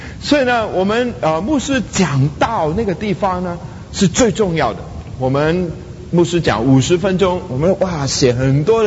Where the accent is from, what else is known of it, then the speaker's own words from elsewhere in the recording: Hong Kong; 我小的时候是在香港一个教会长大